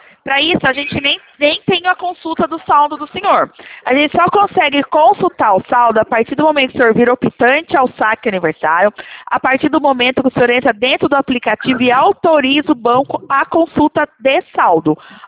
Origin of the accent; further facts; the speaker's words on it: São Paulo, Brazil; meu DDD é 19, sou aqui do estado de São Paulo.